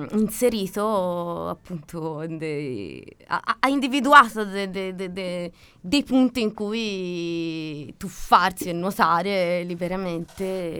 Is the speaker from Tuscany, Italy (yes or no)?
yes; Prato, Tuscany, Italy; Cioè, noi siamo di Prato, non di Firenze.